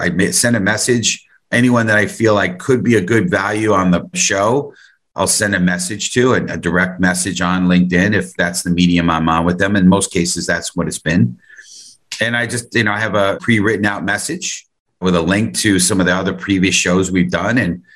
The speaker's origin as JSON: {"language": "English", "town": "Bronx", "region": "New York", "country": "United States", "tie": "born or raised there", "said": "My background, born and raised in the Bronx."}